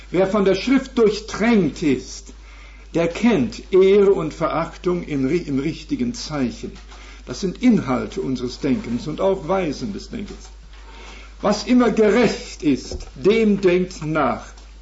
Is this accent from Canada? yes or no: yes; Canada; German is a second language; als Kanadier habe ich nun mich etwas mehr befassen müssen mit England